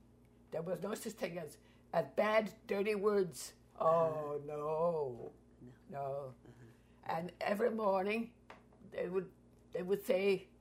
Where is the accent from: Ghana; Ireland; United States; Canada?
Ireland; And I grew up there. Uh-huh. As a child or as a baby, I was born in Ireland, right there, uh-huh. in the country.